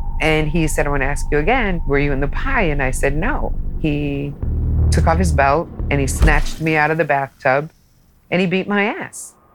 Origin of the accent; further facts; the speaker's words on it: Rochester, United States; I had great teenage years growing up in Rochester. I did everything a teenager wasn't supposed to do.